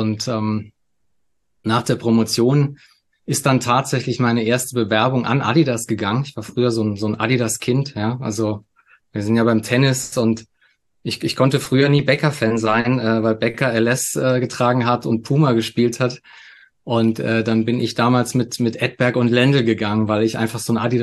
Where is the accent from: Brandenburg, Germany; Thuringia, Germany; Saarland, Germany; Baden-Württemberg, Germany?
Saarland, Germany; born there; moved away as an adult; now in Munich, Germany; bin 47 Jahre alt, bin verheiratet, habe 2 Kinder. Geboren bin ich im Saarland, lebe aber jetzt schon seit über 15 Jahren in München.